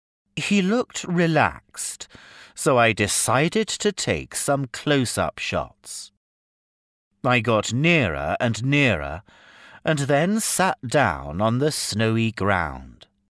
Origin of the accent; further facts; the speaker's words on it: Jiangxi, China; As I'm from Jiangxi Province, this place holds a special place in my heart.